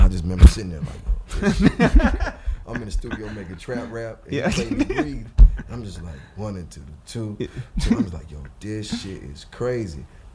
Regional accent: Georgia, United States; And all in the back of my mind, I was like, ooh, hate me. I'm from Georgia.

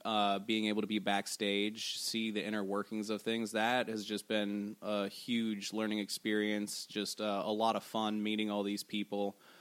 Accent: Safety Harbor, Florida, United States; Actually, you know, we're locals. We're from Safety Harbor. We love the area.

